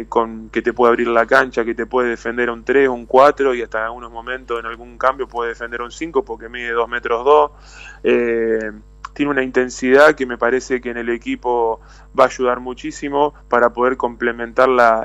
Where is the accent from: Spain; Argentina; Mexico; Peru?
Argentina; now in Montevideo, Uruguay; somos dos argentinos que lo vamos a acompañar